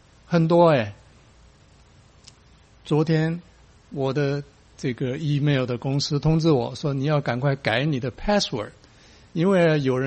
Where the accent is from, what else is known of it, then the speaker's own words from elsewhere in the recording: China; 但是身为中国人，如果有人对我说中国人呐，你要听